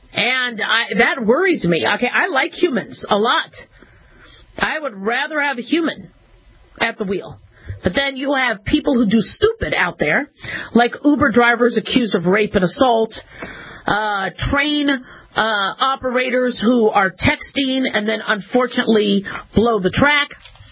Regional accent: Phoenix, Arizona, United States; I grew up in Phoenix.

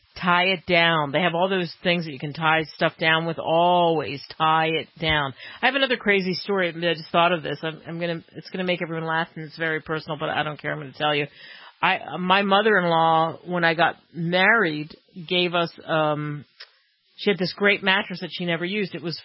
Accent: Northeast, United States; I grew up in the Northeast, and there'd be people in overpasses.

